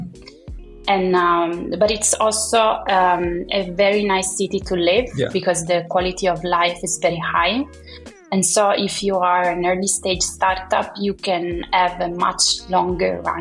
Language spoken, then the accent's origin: English; Turin, Piedmont, Italy; English is a second language; I'm from Turin, so I feel like I'm not neutral on this answer.